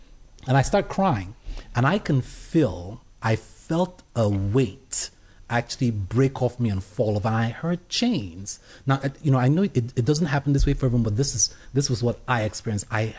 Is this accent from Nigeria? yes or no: yes; Nigeria; So I grew up in Nigeria.